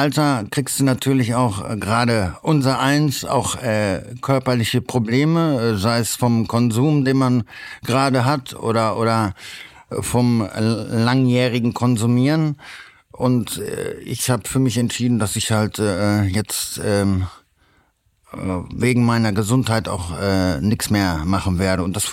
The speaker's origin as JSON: {"language": "German", "town": "Düsseldorf", "region": "North Rhine-Westphalia", "country": "Germany", "said": "ich komme aus Düsseldorf, bin 53 Jahre alt"}